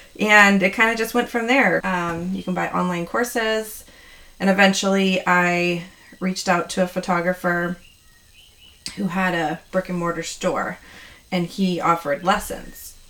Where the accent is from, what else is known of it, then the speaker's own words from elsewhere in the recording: California, United States; Growing up in Sonoma County and writing my whole life, essentially, I had plenty of people to ask to pose for me.